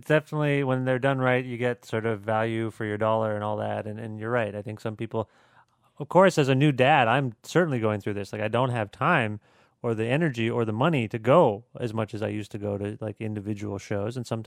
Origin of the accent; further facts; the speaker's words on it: Canada; we're Canadian